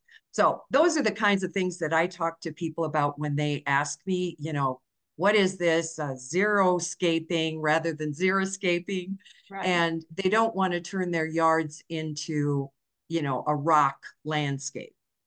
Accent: Iowa, United States; now in Colorado, United States; I grew up in Iowa, you know, a lot of rainfall in Iowa, typically.

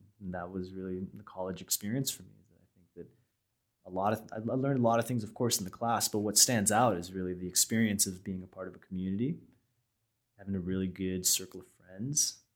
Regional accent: Nepal; also born or lived in United States; having obviously had this kind of childhood growing up in Nepal

